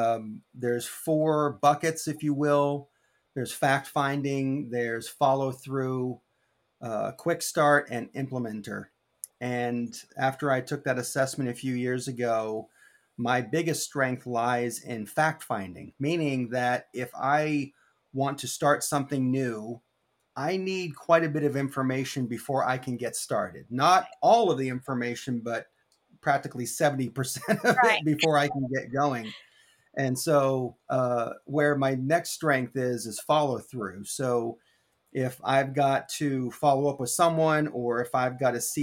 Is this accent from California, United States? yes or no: yes; Monterey, California, United States; born there; also born or lived in Norfolk, Virginia / Jacksonville, Florida; I was born in Monterey, California.